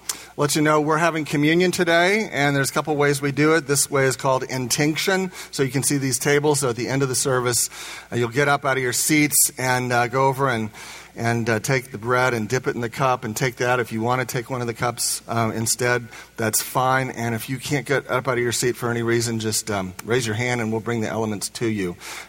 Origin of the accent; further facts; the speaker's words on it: Indiana, United States; I'm from Indiana, so bear with me